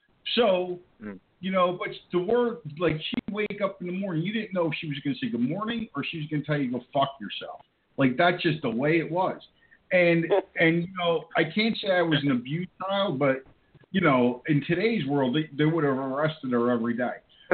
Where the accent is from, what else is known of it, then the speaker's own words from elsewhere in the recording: West Orange, New Jersey, United States; I grew up in a very low-class place, New Jersey, you know, and I grew up in West Orange, New Jersey.